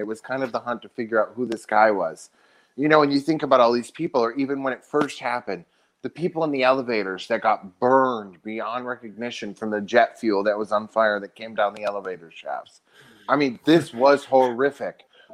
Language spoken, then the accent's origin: English; United States; But I think something for me as an American that I think about